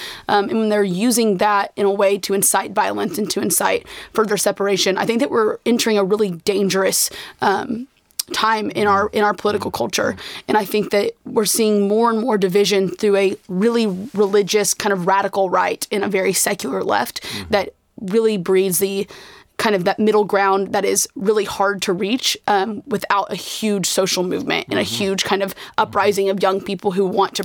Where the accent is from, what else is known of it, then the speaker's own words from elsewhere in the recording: Tulsa, Oklahoma, United States; I'm originally from Tulsa, Oklahoma, was raised in a huge Catholic family, attended Catholic grade school, Catholic high school.